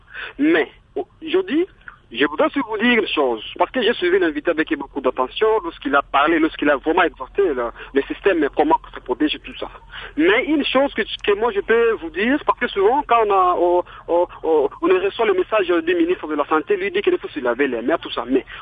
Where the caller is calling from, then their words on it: Mbandaka, Équateur, DR Congo; Parce que je suis ici chez nous, en Mbandaka.